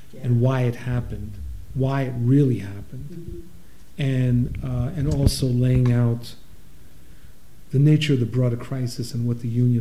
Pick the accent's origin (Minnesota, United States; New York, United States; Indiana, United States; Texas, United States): New York, United States; I grew up in New York. I learned about unions when I was knee-high to a duck, right?